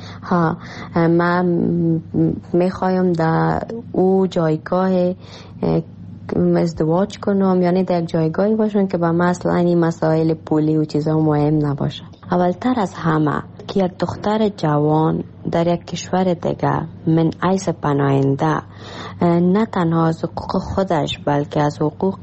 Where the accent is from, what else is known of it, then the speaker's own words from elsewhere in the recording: Afghanistan; born there; moved away; درست است در کشوری که ما تولد شدیم افغانستان است،